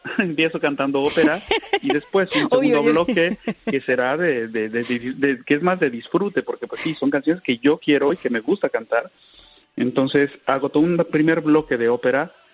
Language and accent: Spanish; Mexico; como mexicano, es algo que me llena siempre de muchísima emoción y además de muchísimo orgullo, porque pues es parte de nuestro acervo cultural popular en mi país.